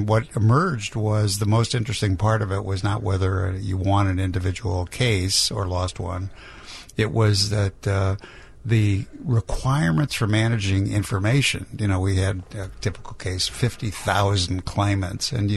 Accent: Highland Park, United States; also born or lived in St. Louis; Before in Highland Park and before that in St. Louis.

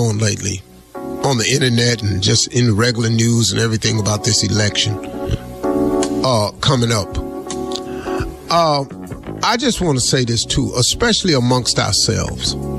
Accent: United States; Look. I'm an American.

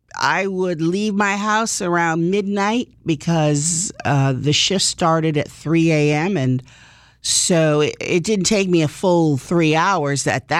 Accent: Rhode Island, United States; now in Connecticut, United States; because I come from Rhode Island, and there's a, well, it's pronounced Coventry in Rhode Island, and I come here to Connecticut

